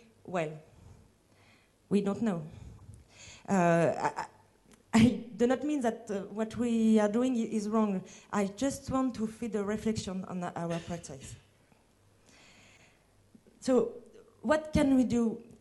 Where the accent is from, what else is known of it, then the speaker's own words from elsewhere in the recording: France; accent: French; English is a second language; I want to thank you because of my horrible French accent and my very bad English